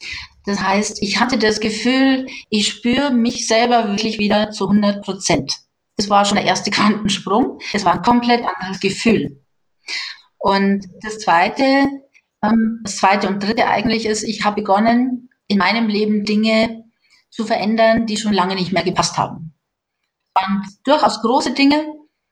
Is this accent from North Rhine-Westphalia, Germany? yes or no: no; Inzell, Bavaria, Germany; Und plötzlich war ein Seminar in Inzell ausgeschrieben und ich dachte, Upsala, das ist ja gleich in meiner Heimat, ja, bei mir um die Ecke.